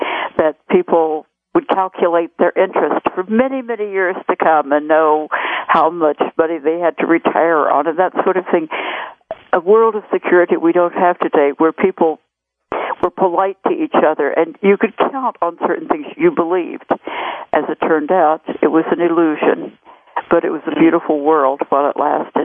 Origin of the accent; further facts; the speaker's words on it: the Ozarks, United States; I come from the Ozark Mountains, where we didn't have this opportunity.